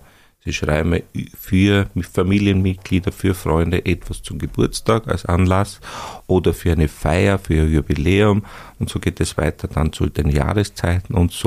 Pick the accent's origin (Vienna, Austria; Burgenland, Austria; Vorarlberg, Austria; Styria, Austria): Styria, Austria; ich stamme auch aus der Obersteiermark